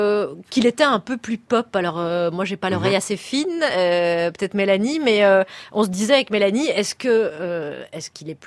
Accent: Belgium; c'est vrai qu'en tant que Belge, c'est un sujet que nous, on n'aborde jamais spontanément

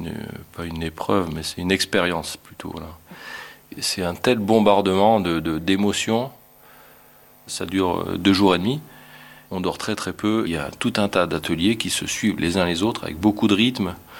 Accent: Southwest France, France; j'ai 59 ans, bientôt 60. Je suis originaire du Sud-Ouest.

